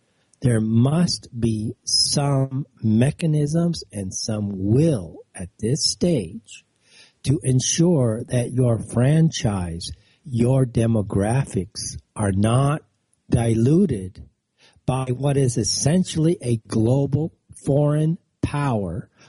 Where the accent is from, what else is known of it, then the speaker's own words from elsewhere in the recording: Pakistan; Look, I'm not British. I hold a British passport.